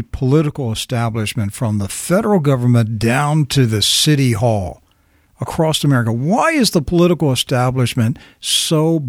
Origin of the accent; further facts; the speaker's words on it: Hagerstown, Maryland, United States; when the first abortion clinic came to my hometown of Hagerstown, Maryland, and I was a very young Christian.